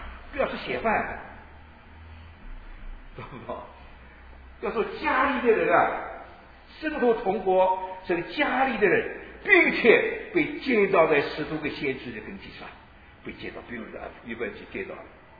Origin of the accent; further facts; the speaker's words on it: China; 我中国人是个大户家